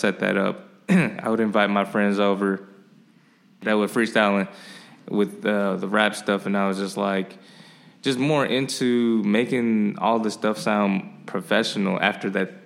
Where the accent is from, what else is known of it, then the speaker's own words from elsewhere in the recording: Skokie, Illinois, United States; also born or lived in Chicago; I was born in Chicago, moved to Skokie when I was about, like, 3.